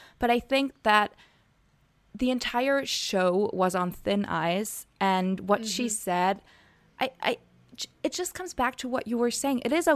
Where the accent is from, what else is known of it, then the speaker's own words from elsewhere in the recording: Germany; English is a second language; growing up in Germany, people always say